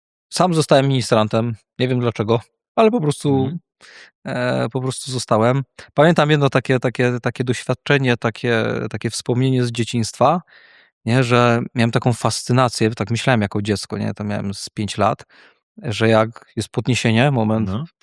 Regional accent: Poznań, Greater Poland Voivodeship, Poland; Pochodzę z Poznania, więc pyra.

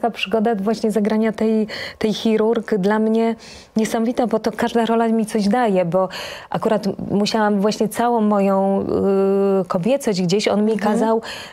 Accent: Żywiec, Silesian Voivodeship, Poland; od czasu, jak urodziłam się w Żywcu, w bloku, z widokiem na góry i byłam dziewczynką

